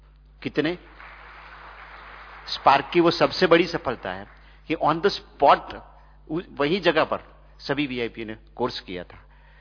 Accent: Gujarat, India; मैं गुजरात से हूं और गुजरात का स्टेट कैपिटल है गांधीनगर

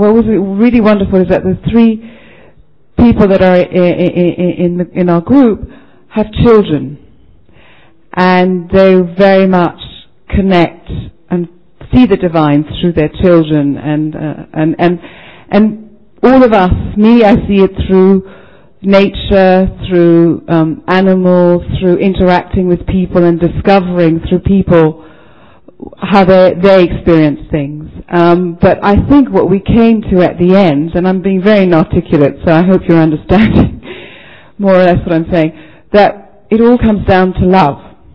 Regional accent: England, United Kingdom; I'm from England and from other places, but I'm from England, yes.

